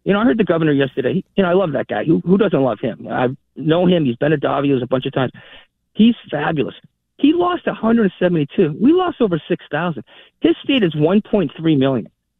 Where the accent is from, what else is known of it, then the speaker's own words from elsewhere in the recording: Boston, Massachusetts, United States; I'm born in, you know, I'm from Boston. This is where I grew up. That's where I live, my life here. Went to BU